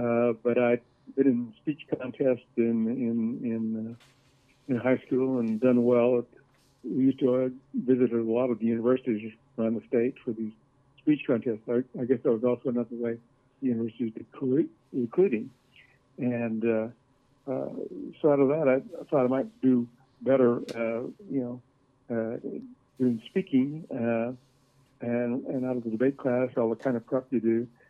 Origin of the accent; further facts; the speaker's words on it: El Reno, Oklahoma, United States; Most of my time was spent growing up in El Reno, and then, as I say, on the weekends or summers, we'd be down at Anadarko.